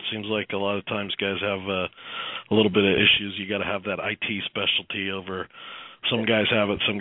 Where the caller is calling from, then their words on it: Tucson, Arizona, United States; I'm calling from Tucson, Arizona.